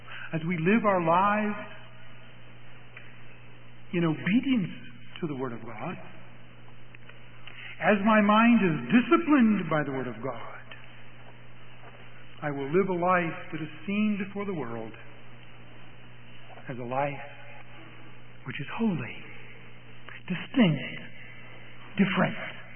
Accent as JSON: {"language": "English", "country": "United States", "said": "Because I'm an American. I live and act like an American."}